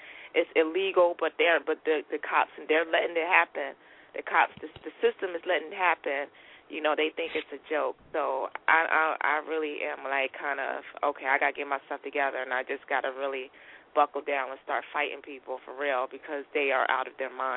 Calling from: North Carolina, United States; I'm calling from North Carolina.

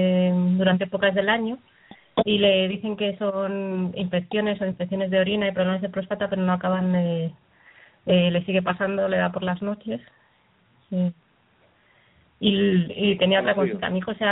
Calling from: Madrid, Community of Madrid, Spain; de Madrid.

